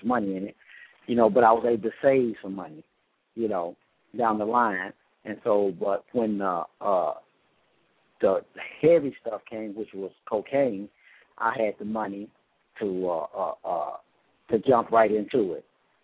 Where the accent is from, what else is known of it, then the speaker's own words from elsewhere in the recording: Marion, Arkansas, United States; now in Detroit, United States; As they stated earlier, I'm from Marion, Arkansas, where I grew up. I migrated to Detroit in the late 70s